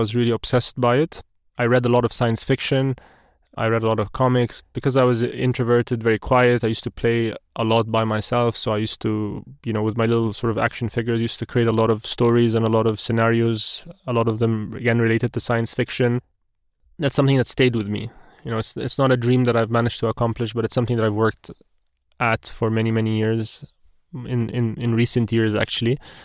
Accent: London, United Kingdom; born there; I was born in London, more specifically in Wimbledon.

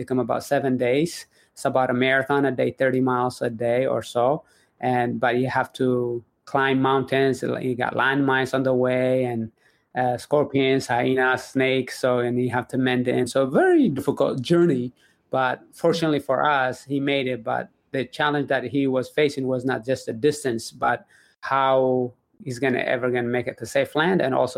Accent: Eritrea; born there; I was born in Eritrea in the Horn of Africa.

